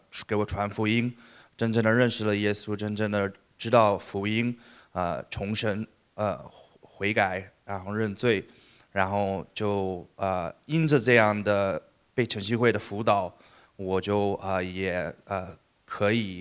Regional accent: United States; 我是在美国出生生长的，我父母是来自大陆

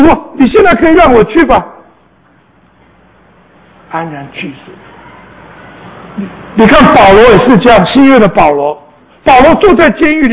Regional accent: China; 我们中国人也是一样，人都要找到神

